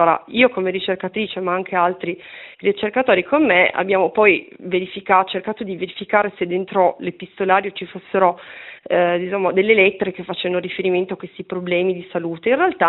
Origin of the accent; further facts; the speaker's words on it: Ivrea, Piedmont, Italy; noi canavesani, ecco, perché io sono originaria di Ivrea